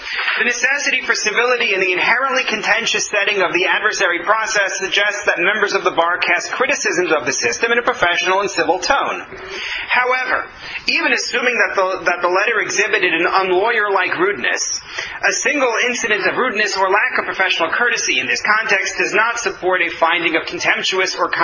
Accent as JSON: {"language": "English", "country": "United States", "said": "I was told it's because I'm an American, and therefore I find this normal."}